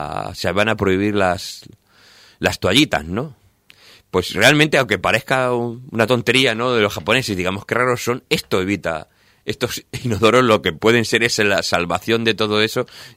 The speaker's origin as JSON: {"language": "Spanish", "town": "Cuenca", "region": "Castilla-La Mancha", "country": "Spain", "said": "yo soy de Cuenca, soy de una parte cercana al Albacete"}